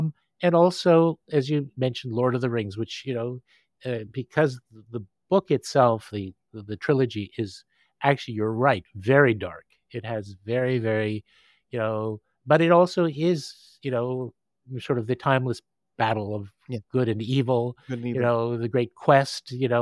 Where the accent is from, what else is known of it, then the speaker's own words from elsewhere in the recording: Toronto, Ontario, Canada; an experience in my hometown of Toronto